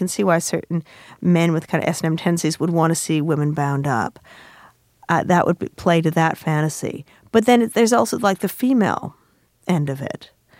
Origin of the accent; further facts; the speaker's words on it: Toronto, Ontario, Canada; I'm from Toronto, so, it's just a different...